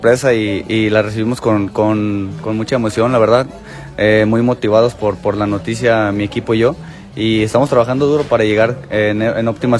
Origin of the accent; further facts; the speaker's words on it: Jalisco, Mexico; Yo nací y crecí en el Cerro del Cuatro, Barrio Bravo ahí.